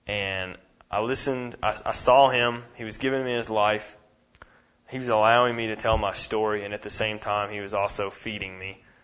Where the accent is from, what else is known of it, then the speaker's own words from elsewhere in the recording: Kentucky, United States; And I meet a guy named Nick Cooper that immediately connected with me when he heard that I was from Kentucky.